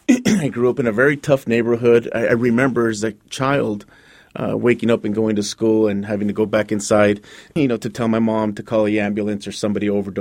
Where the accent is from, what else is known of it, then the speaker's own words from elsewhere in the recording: Los Angeles, California, United States; Five children growing up in Los Angeles, California. We were poor.